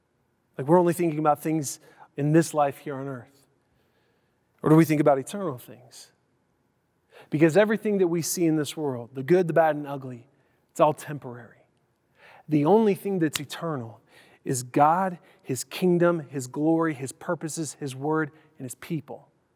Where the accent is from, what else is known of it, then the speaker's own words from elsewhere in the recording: United States; I'm a citizen of heaven and I'm American, an American citizen.